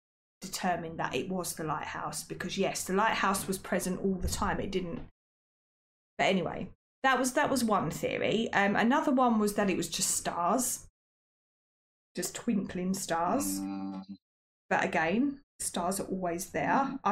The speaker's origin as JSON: {"language": "English", "country": "United Kingdom", "said": "But £1 million, I'm a Brit, yeah."}